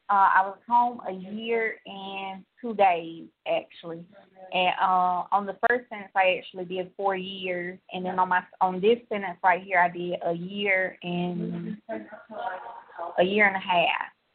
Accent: Georgia, United States; of course I'm from Georgia.

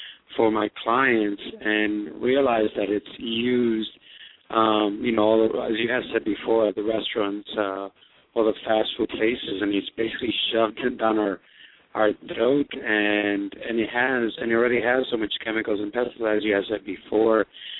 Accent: New York, United States; You know, I'm a New Yorker originally, so I'm looking forward to the Giants beating up on the Patriots.

